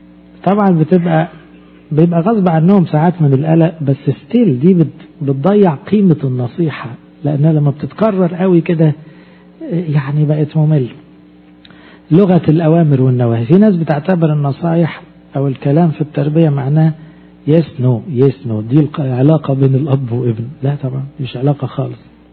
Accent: Egypt

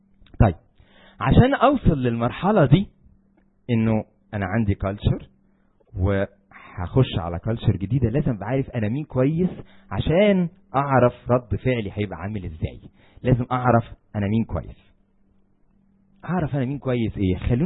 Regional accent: Egypt; بس احنا عندنا في مصر موجوده، يعني عادي عادي جدا

